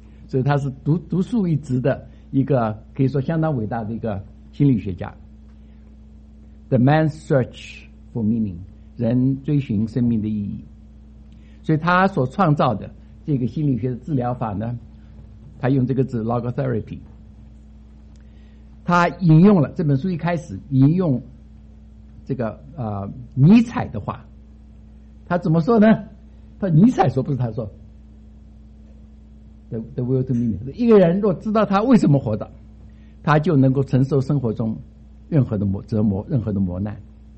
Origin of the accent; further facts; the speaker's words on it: Chongqing, China; born there; 那个时候我是生在重庆啊，那个时候呢，这个时候我4岁，就1944年了